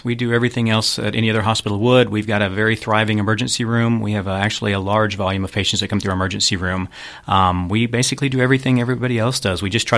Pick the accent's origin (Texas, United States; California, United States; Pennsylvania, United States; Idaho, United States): Texas, United States; Kaufman; also born or lived in Dallas; Well, being from North Texas, I'm actually from Kauffman and grew up in Kauffman and Dallas and went to college in Dallas.